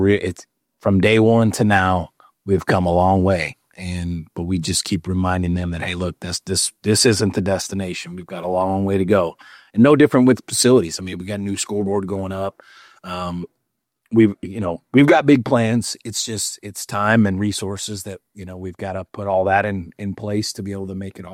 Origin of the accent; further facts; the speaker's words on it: New Mexico, United States; I'm from New Mexico. We've been out here since 2017.